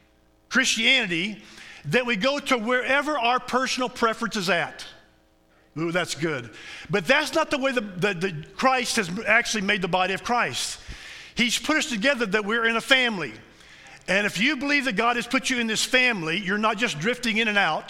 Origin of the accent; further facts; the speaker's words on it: Tennessee, United States; We lived in West Tennessee. I grew up in West Tennessee.